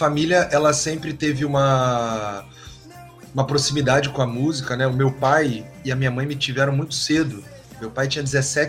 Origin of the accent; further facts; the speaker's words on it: Rio de Janeiro, Brazil; Sou do Rio. Eu sou do Rio, sempre morei no Rio.